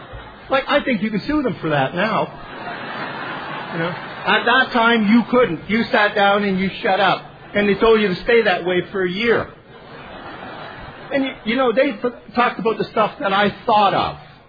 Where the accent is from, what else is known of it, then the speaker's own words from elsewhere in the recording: Wawa, Ontario, Canada; now in Kingston, Canada; I was born and raised in Northern Ontario, the only town that applauded when I left. I sobered up in Wawa, Ontario, and moved to Kingston in 1983, and lived happily ever after.